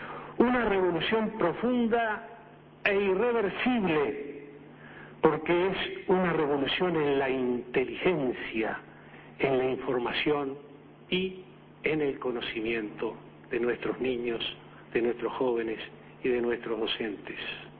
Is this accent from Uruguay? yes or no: yes; Uruguay; a los uruguayos nos gusta ser realmente de bajo perfil